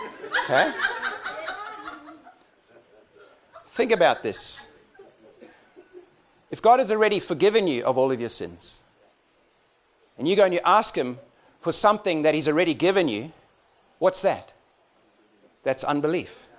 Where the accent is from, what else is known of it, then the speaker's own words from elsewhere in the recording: South Africa; born there; That's a South African word, right? I was born in South Africa. I lived here for 13 years. It's just nice to be back.